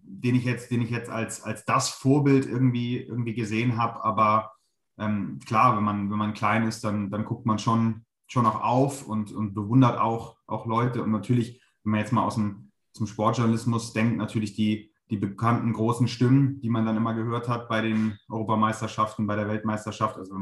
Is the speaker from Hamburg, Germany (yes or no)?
yes; Hamburg, Germany; Ich komme aus Hamburg